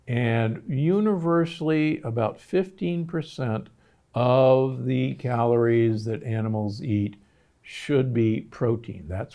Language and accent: English; Omaha, Nebraska, United States; I grew up in Omaha, Nebraska